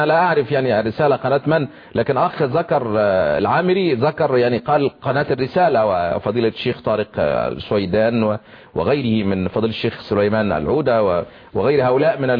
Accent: Egypt; أنا كمصري

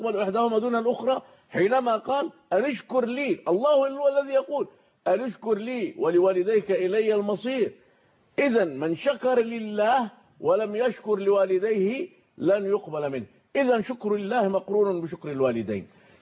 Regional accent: Suez, Suez Governorate, Egypt; بلادنا مصر، وتحدث عنها الكثير والكثير. وما قال فضيلة الشيخ عندنا في السويس

